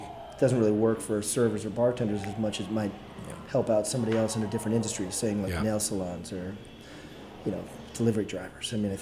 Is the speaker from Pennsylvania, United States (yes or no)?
yes; Pennsylvania, United States; also born or lived in San Francisco; I lived in San Francisco for a couple years, but I'm from Pennsylvania.